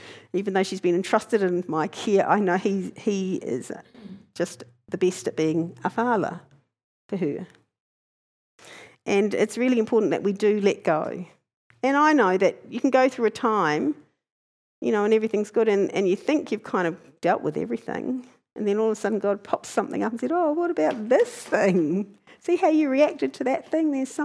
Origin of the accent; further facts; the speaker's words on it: Hastings, Hawke's Bay, New Zealand; they were created in Hastings, where I grew up in New Zealand.